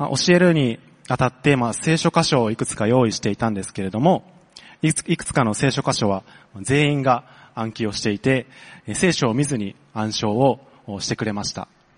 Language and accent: Japanese; Sakai, Osaka, Japan; moved away as an adult; now in Singapore; 私は大阪府の堺市出身です。私のルーツは … なんですけど、ルーツは沖縄なんですけれども、生まれも育ちも大阪です。